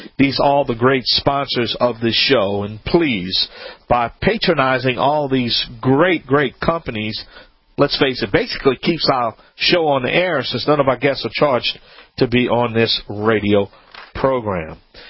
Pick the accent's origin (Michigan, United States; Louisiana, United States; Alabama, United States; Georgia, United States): Louisiana, United States; and I am the Cajun man from the Bayou Land